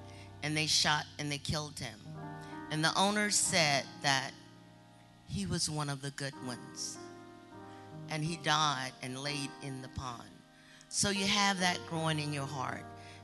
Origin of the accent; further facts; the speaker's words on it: Birmingham, Alabama, United States; also born or lived in Utah; I was born and raised in Alabama, born in Utah, moved to Birmingham.